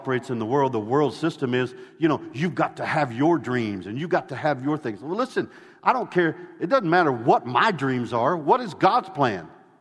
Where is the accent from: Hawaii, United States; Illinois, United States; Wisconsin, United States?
Illinois, United States; I mean, I grew up in Illinois. In central Illinois, I'd go out in the winter and scoop the snow off the driveway just to shoot baskets.